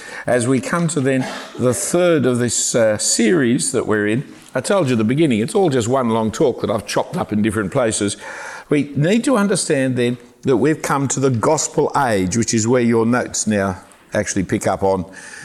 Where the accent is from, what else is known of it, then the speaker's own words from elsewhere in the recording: Australia; it's very hard watching cricket as an Australian now, it's just embarrassing.